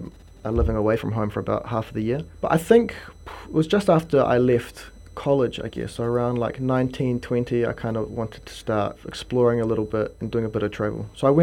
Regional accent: Wellington, New Zealand; also born or lived in Auckland / Germany; I grew up born and raised here in Wellington, yeah. And I've lived here for most of my life, actually.

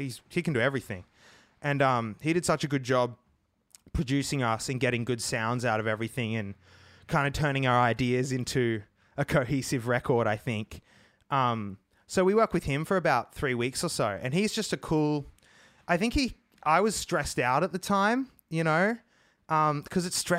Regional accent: Queensland, Australia; And I grew up in Queensland, and in summer in Queensland, it's like this relaxed, happy environment a lot of the time.

